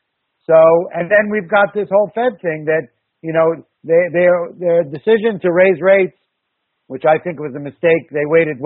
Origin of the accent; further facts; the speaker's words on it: New York City, New York, United States; Well, I grew up in New York City. My parents are actually Eastern European. They are Holocaust survivors. They came to New York in 1950. So I grew up here on the Upper West Side in New York.